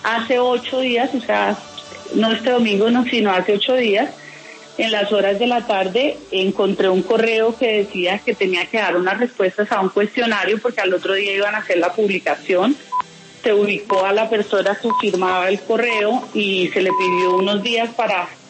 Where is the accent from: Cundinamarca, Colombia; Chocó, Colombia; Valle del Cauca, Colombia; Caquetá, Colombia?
Cundinamarca, Colombia; Girardot; Precisamente porque se trata de mi tierra y, en segundo lugar, porque me tocaría adentrarme en la política menuda de Girardot, que conozco muy bien